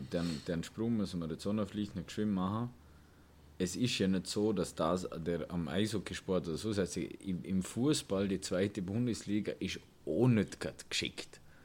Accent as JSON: {"language": "German", "region": "Vorarlberg", "country": "Austria", "said": "wenn ich natürlich aus Österreich als Vorarlberger bin"}